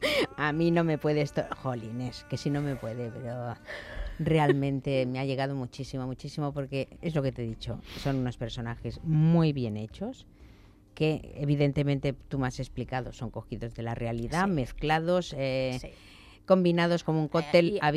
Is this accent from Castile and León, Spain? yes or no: no; Andalusia, Spain; accent: Andalusian; A mí me salen también pues expresiones en andaluz. Y mi acento muchas veces es andaluz